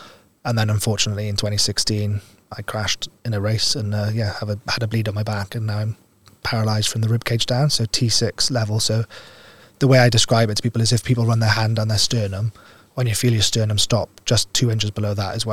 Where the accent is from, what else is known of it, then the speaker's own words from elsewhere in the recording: Wales, United Kingdom; which is my family's passion, being Welsh, that runs through our blood.